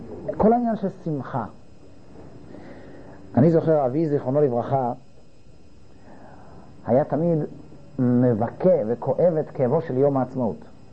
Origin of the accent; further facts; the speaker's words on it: Netanya, Central District, Israel; אבל כשהיינו ילדים והיינו רק בנתניה, נתניה הייתה הזאת יותר קטנה